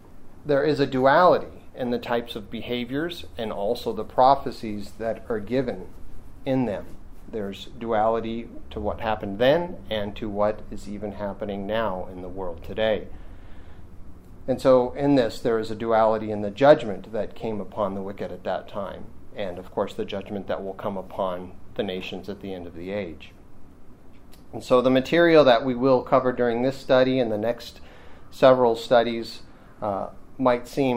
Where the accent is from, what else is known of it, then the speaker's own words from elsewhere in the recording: California, United States; But growing up in California, I had went through several earthquakes, and a couple of them were fairly major.